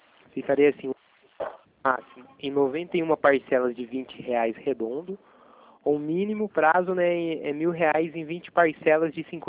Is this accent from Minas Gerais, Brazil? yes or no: no; Itatiba, São Paulo, Brazil; eu sou daqui de Itatiba, do interior de São Paulo também.